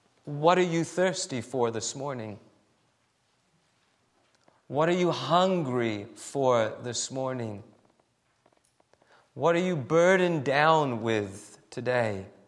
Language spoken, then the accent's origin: English; New England, United States; I think I mentioned earlier that I grew up in New England. New England's different from the South, if you haven't heard that yet.